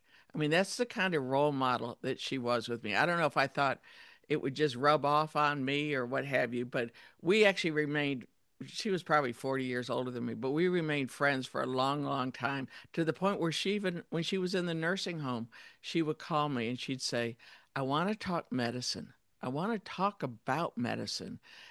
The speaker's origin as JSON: {"language": "English", "town": "Detroit", "region": "Michigan", "country": "United States", "tie": "born or raised there", "said": "I grew up in Detroit in a blue collar family."}